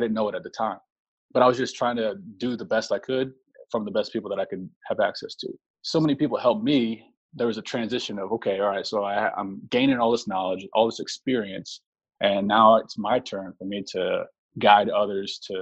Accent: Oklahoma, United States; Well, I grew up in a small town in Oklahoma

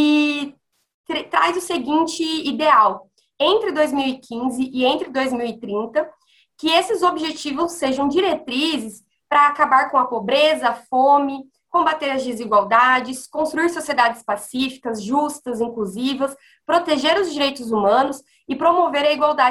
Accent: Mato Grosso do Sul, Brazil; now in Curitiba, Brazil; eu sou do Mato Grosso do Sul, mas atualmente moro em Curitiba.

